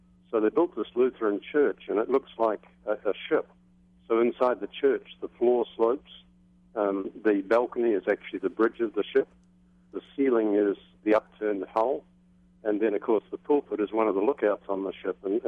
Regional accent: New Zealand; also born or lived in Houston, United States; I'm originally from New Zealand, but I spent 20 years in Houston. I started coming here around 1983.

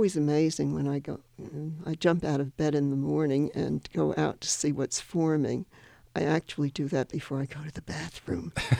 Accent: New York City, New York, United States; But I think growing up in New York City, I was exposed to many wonderful museums and art galleries

